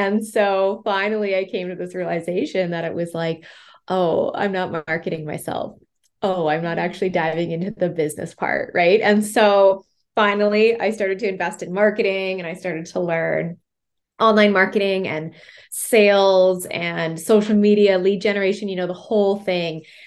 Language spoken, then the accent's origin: English; Canada; And I actually went to University of Toronto. I am from Canada. I went to University of Toronto to initially become a teacher.